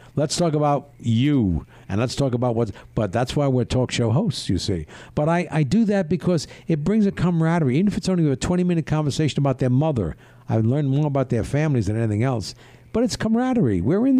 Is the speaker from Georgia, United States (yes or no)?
no; New York City, New York, United States; Remember, I'm born and raised in Greenwich Village.